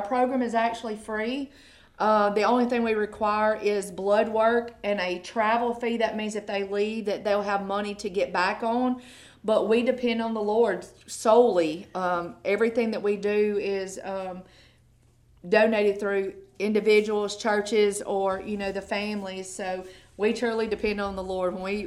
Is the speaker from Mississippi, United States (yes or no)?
yes; Boonville, Mississippi, United States; I'm from Boonville, Mississippi, actually, and I was in addiction for about 12 years.